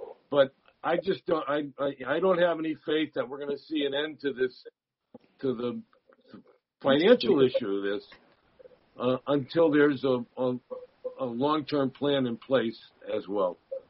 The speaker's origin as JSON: {"language": "English", "town": "East Hartford", "region": "Connecticut", "country": "United States", "said": "I'm from East Hartford."}